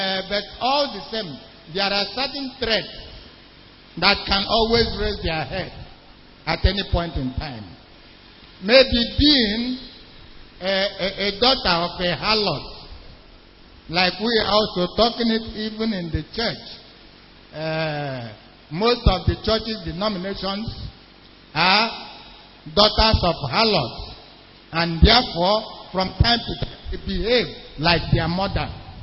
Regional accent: Nkwere, Imo, Nigeria; I am from Nkwere, Imo State, and this is my origin.

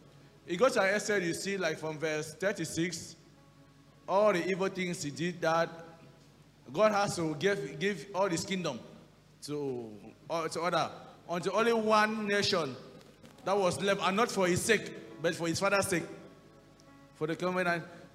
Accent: Cameroon; I've been coming to Lagos too often. I'm from Cameroon.

